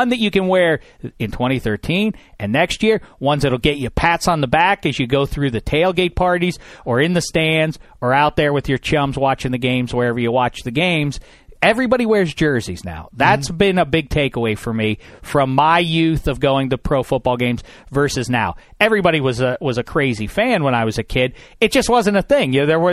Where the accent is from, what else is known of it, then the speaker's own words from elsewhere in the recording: Northeast, United States; You know, it was fall. I grew up in the Northeast.